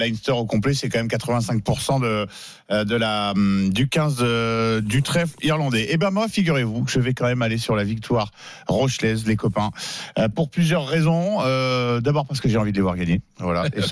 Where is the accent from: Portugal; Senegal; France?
France; Bordeaux, Nouvelle-Aquitaine; Je suis de Bordeaux.